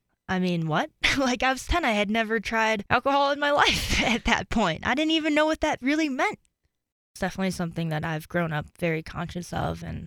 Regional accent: Chicago, Illinois, United States; I'm from Chicago, 93.1 WXRT, which is Chicago's finest rock, and a radio station that I still listen to this day and that I grew up with listening

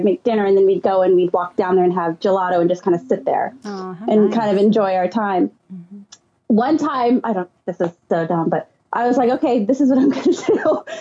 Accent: California, United States; And he asked us where we were from. And I said, oh, we're from California.

